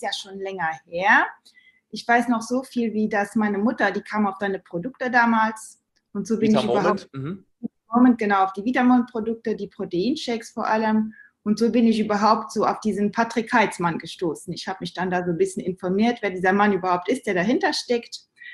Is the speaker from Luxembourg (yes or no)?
yes; Luxembourg; now in Germany; dann bin ich umgezogen von Luxemburg nach Deutschland und habe einen Cut gemacht. Also ich bin Luxemburgerin ursprünglich